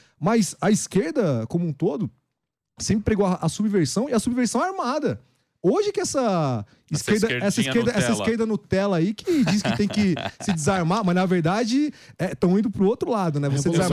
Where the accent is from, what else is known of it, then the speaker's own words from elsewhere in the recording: Serra Talhada, Pernambuco, Brazil; now in São Paulo, Brazil; Eu sou pernambucano, né? Cidade de Serra Talhada, mas vim morar na periferia de São Paulo em 95.